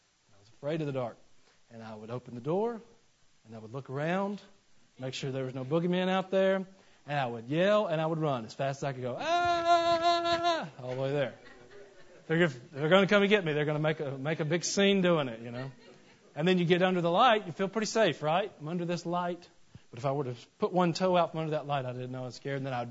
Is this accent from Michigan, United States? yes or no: no; Georgia, United States; now in Tennessee, United States; stop saying I'm from Georgia because I'm from Tennessee now.